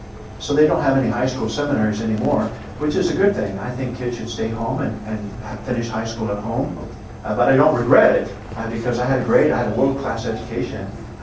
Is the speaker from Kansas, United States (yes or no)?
yes; Coleridge, Kansas, United States; The first day of my life was growing up in Coleridge, Kansas. My family, my brother Greg. Greg is the oldest. We grew up on a farm. We grew up on a pig farm, a mile west and a mile north of here.